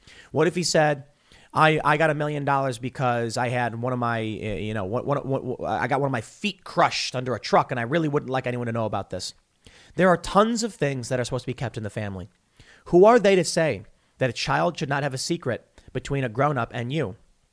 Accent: Chicago, Illinois, United States; I'm from the South Side of Chicago, baby.

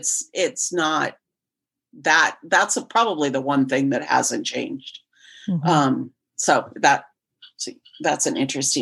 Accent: Roswell, New Mexico, United States; born there; I was born in Roswell, New Mexico.

